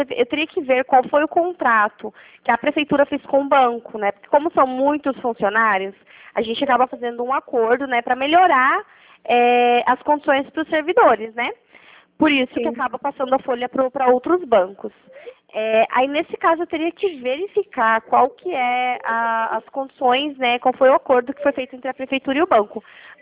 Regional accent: Curitiba, Paraná, Brazil; Não, eu sou de Curitiba.

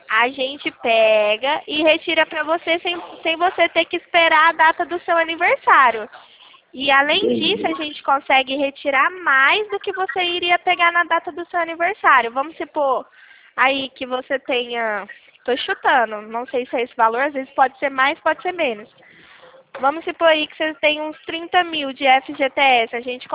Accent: Rio Claro, São Paulo, Brazil; A gente é daqui de Rio Claro, São Paulo.

